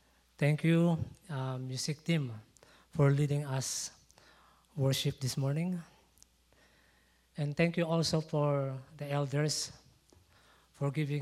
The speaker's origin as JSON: {"language": "English", "country": "Philippines", "said": "Allow me to share with you also, because I'm Filipino, what Filipinos' ways to celebrate or to welcome New Year's."}